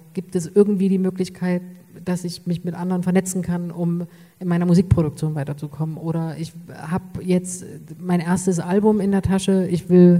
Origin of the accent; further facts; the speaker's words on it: Leipzig, Saxony, Germany; Ich bin Leipzigerin